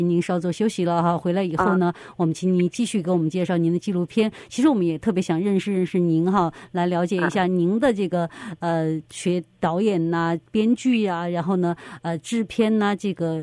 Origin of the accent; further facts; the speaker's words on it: Sichuan, China; 因为我从小哈，就是在四川长大，我们很难得有下雪，很难得见到冰